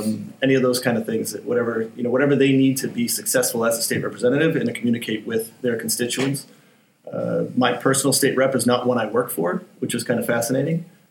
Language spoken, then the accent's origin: English; Dudley, Massachusetts, United States; I'm from a small town in Massachusetts. When I grew up there, there was more cows than people.